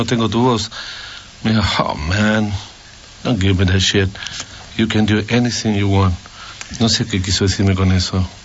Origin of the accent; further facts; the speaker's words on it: Uruguay; Soy oriundo del Uruguay.